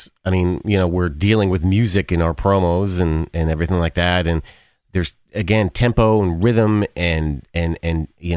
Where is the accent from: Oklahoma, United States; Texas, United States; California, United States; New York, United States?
New York, United States; I grew up in the New York area.